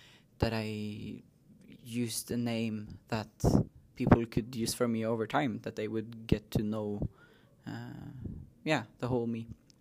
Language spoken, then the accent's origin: English; Norway; So I'm Sami from my father's family. My mother's side is Norwegian. So I grew up on the Norwegian side of Sapmi.